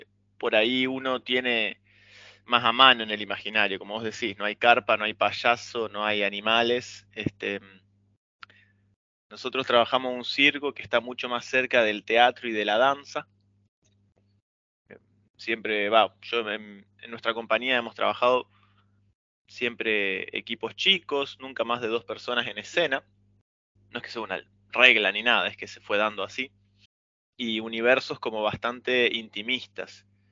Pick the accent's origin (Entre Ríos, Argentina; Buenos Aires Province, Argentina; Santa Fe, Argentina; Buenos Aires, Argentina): Santa Fe, Argentina; Rosario; De Rosario.